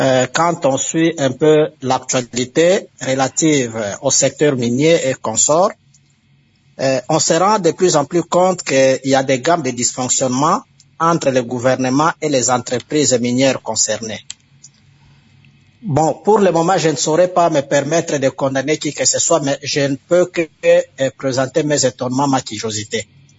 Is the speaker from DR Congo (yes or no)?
yes; DR Congo; Nous sommes Congolais